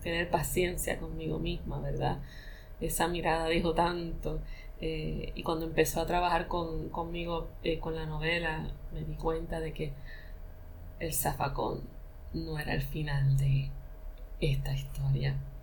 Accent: Puerto Rico; la realidad que vivo como ciudadana puertorriqueña, como mujer, madre, esposa, hija, amiga, sobrina, nieta, etcétera, que ama Puerto Rico, que vive

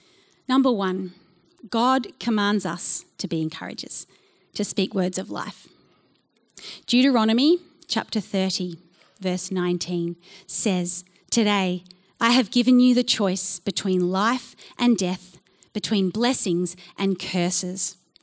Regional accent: Melbourne, Victoria, Australia; I grew up here in Melbourne with my family, and we went to church every Sunday.

